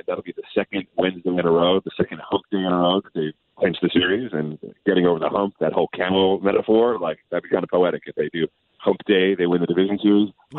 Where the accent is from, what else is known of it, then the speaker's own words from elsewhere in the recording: Baltimore, Maryland, United States; I'm from Baltimore, he's from Baltimore.